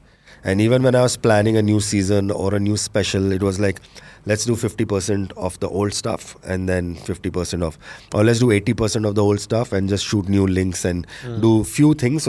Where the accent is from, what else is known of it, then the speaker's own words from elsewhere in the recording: Delhi, India; I grew up in Delhi. I did my college in Delhi.